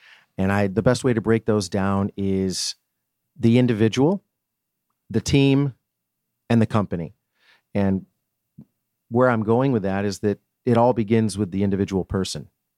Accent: Rochester, New York, United States; My hometown, Rochester, New York, there's a grocery store chain called Wegmans.

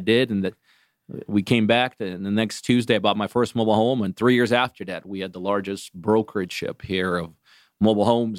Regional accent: Akron, Ohio, United States; I originally came from Ohio, grew up in Akron. My claim to fame is went to school 2 minutes from LeBron James.

